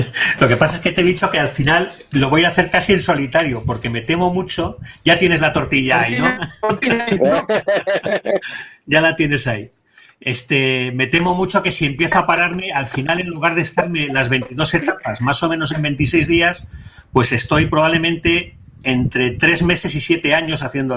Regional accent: Bilbao, Basque Country, Spain; yo soy de Bilbao y allí tengo la cuadrilla

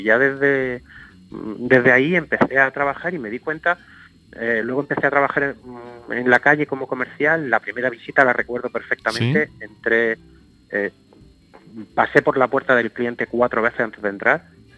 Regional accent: Granada, Andalusia, Spain; yo soy de Granada, ¿vale? Y estudiar en Madrid pues cuesta un dinero

